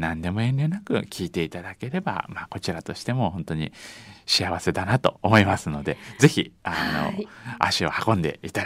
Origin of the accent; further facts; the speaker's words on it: Hyogo, Japan; 私まあ兵庫県出身じゃないですか。